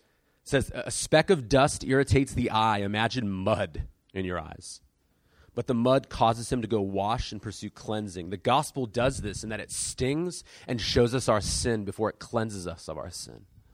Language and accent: English; San Diego, California, United States; I grew up in South San Diego.